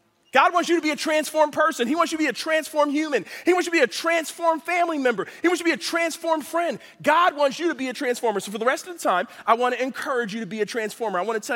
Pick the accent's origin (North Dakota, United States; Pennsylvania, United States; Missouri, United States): Pennsylvania, United States; Philadelphia; I grew up in Philadelphia. You grew up in a big city, there are pigeons all over the place.